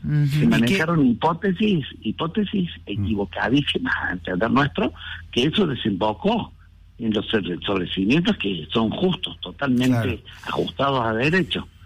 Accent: Córdoba, Argentina; Yo vivía en Río Cuarto, o sea, soy de Córdoba, pero me instalaba en Río Cuarto todas las semanas

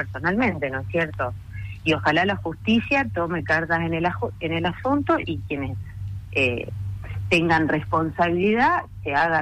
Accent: Rosario, Santa Fe, Argentina; yo soy de Rosario, de la provincia de Santa Fe

